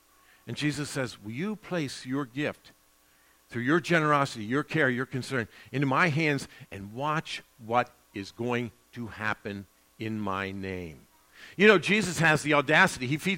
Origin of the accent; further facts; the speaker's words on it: Florida, United States; also born or lived in Cleveland, Ohio, United States; Down in my neck of the woods, I'm from Florida, that's what we face. More than tornadoes, which are more out here, that's for sure. I was in Cleveland, Ohio, for some 30 years